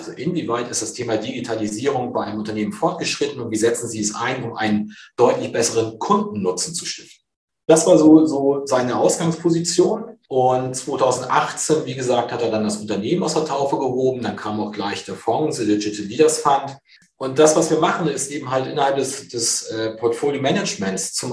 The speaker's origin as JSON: {"language": "German", "region": "Lower Saxony", "country": "Germany", "tie": "born there", "lives_now": "Hamburg, Germany", "said": "in meiner alten Heimat, gebürtig komme ich aus der Nähe von Cuxhaven"}